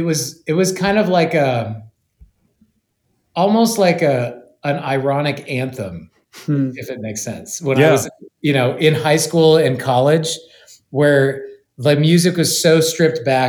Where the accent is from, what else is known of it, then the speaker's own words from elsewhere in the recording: Las Vegas, Nevada, United States; And because I'm from Las Vegas, and then also in college, I even saw this band live